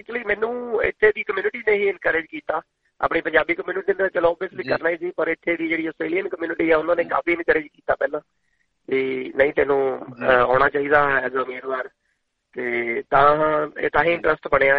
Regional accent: Ludhiana, Punjab, India; now in Australia; ਮੈਂ ਲੁਧਿਆਣੇ ਤੋਂ ਵੀ ਜੀ ਖਾਸ ਲੁਧਿਆਣੇ ਸ਼ਹਿਰ ਤੋਂ

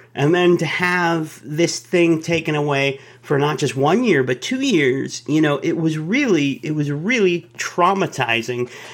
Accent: Dallas, Texas, United States; born there; I'm not from St. Louis, but my whole family is. I was the first one born in Texas. I was born in Dallas

